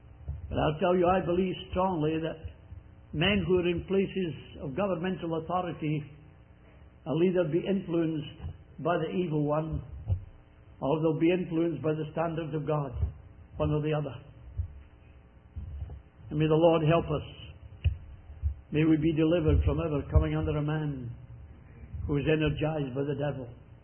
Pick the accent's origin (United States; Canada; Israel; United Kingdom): United Kingdom; Scotland; Being a Scotsman